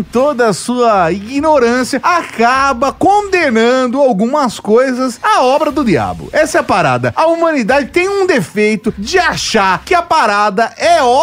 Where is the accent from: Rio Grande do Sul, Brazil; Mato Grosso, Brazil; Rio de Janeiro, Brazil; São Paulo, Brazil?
São Paulo, Brazil; São Bernardo do Campo; born there; Porque eu também nasci em São Bernardo e também nasci em maio.